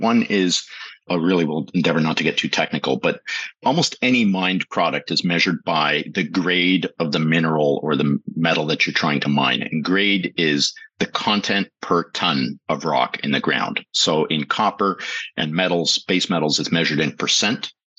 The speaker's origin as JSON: {"language": "English", "town": "Toronto", "region": "Ontario", "country": "Canada", "tie": "born or raised there", "said": "I grew up in the East End of Toronto in Scarborough to my parents that were immigrated to Canada in the 1950s from Central Europe. And did my high school years there."}